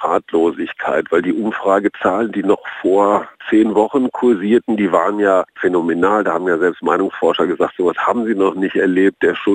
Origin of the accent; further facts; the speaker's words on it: North Rhine-Westphalia, Germany; born there; now in Berlin, Germany; Schönen guten Tag, gebürtiger Nordrhein-Westfale übrigens.